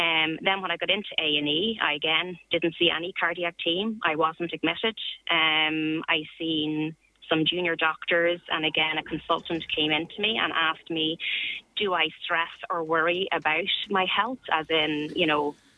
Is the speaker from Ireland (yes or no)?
yes; Dublin, Leinster, Ireland; I'm originally from Dublin